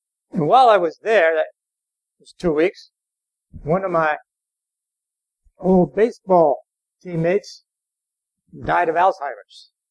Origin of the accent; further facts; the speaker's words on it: Nazareth, Pennsylvania, United States; a trip up to Nazareth, Pennsylvania. That's my hometown.